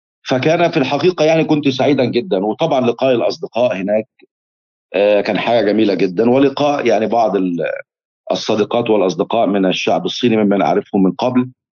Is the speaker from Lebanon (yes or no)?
no; Giza, Giza Governorate, Egypt; born there; أنا ولدت في الجيزة، وهي يعني أنت تعرف في القاهرة والجيزة هي مدينة واحدة تقريبا يسمونها القاهرة الكبرى. ففي شارع الأهرام الطريق المؤدي إلى الأهرامات في منتصف الشارع تقريبا